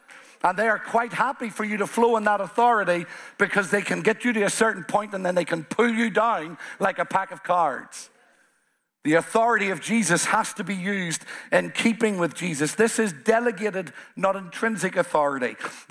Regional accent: Northern Ireland, United Kingdom; I'm the Ulsterman.

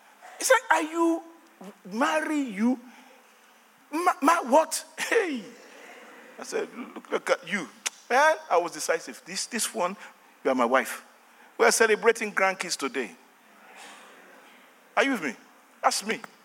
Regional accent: Nigeria; accent: Nigerian; Sorry, I know it's my Nigerian accent, but be blessed.

